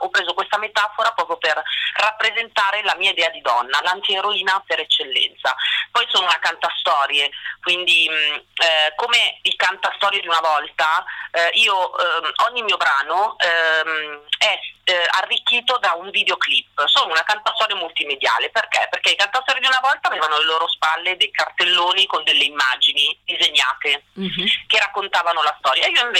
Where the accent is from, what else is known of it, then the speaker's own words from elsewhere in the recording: Milan, Lombardy, Italy; perché sono milanese